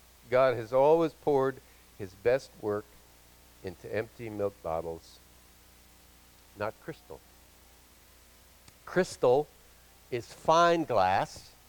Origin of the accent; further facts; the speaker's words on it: Brookfield, Wisconsin, United States; When I was a young boy growing up in Brookfield, which is a little growth community outside of Milwaukee in the 60s. No, in the 50s